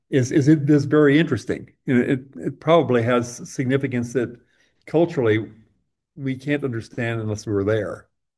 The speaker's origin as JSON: {"language": "English", "country": "United States", "said": "I'm an American. I don't like to hear that."}